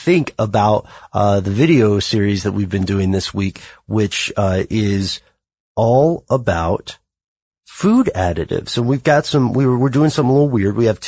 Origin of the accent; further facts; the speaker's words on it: United States; We are all from the United States.